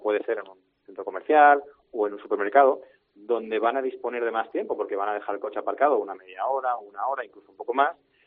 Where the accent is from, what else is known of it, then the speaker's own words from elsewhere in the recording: Cartagena, Region of Murcia, Spain; como buen cartagenero y murciano quería que mi familia de allí lo oiga bien